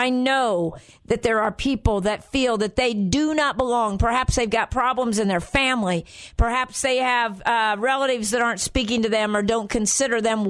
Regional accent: Muncie, Indiana, United States; They're from my neck of the woods, Alexandria, Indiana. I'm from Muncie, Indiana.

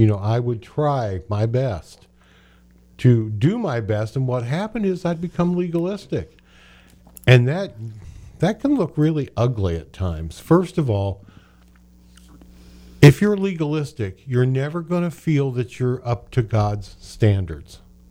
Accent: Indiana, United States; Well, I grew up in Central Indiana, and when you were contrary, it just meant you were against.

